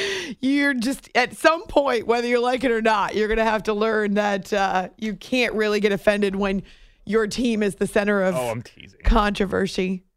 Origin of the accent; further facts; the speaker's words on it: Akron, Ohio, United States; I'm from Akron, Ohio. We're all used to the drama.